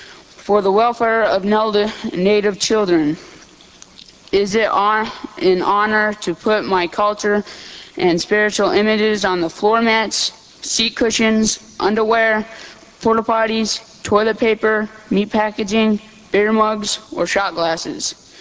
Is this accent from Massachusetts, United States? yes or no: no; Fort Hall Reservation, Idaho, United States; now in Champaign, United States; I'm Shoshone Bannock from the Fort Hall Reservation in Idaho. I am 12 years old, and I'm in sixth grade at Edison Middle School here in Champaign.